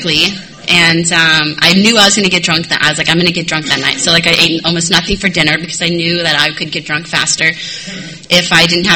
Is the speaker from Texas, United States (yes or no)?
no; San Diego, California, United States; So I was born October 21st. I grew up here in San Diego. I grew up in Scripps Ranch.